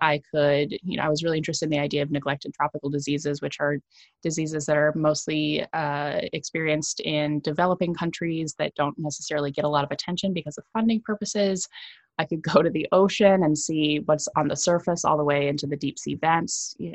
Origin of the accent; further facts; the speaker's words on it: Iowa, United States; Growing up in Iowa, you're not near any beach unless you count lakes.